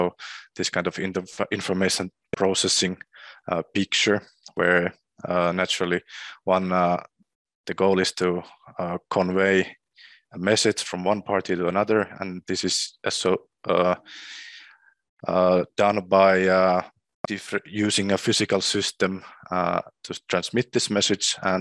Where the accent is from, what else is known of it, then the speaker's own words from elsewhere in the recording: Finland; English is a second language; moved away as an adult; now in Slovakia; So I'm originally from Finland, where I got my PhD from University of Turku just last summer. And now since then, in last fall, I started working as a postdoc at Slovakia at the Research Center for Quantum Information at Slovak Academy